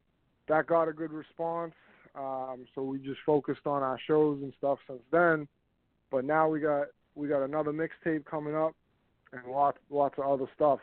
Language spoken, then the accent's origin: English; Massachusetts, United States; Yeah, we're all originally from Massachusetts.